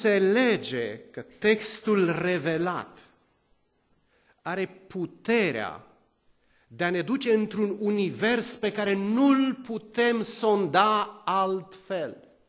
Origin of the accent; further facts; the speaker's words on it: Romania; Sunt mândru că sunt român.